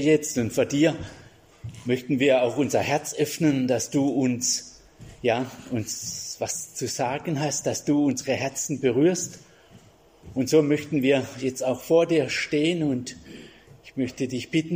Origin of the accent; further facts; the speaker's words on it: Hochstetten, Baden-Württemberg, Germany; Ich komme aus Hochstetten, aus der Muttergemeinde von der FEG Speyer.